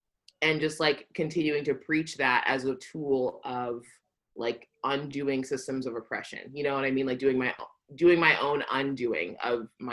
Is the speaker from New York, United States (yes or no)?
no; San Diego, California, United States; I grew up in San Diego. Like, my background is just that I grew up in San Diego, not seeing myself represented really anywhere.